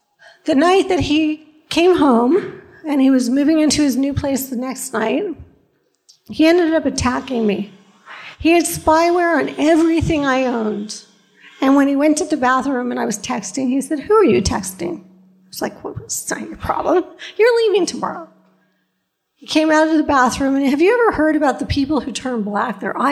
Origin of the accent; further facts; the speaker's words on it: Brentwood, California, United States; I grew up in Brentwood, California, a place that nobody ever heard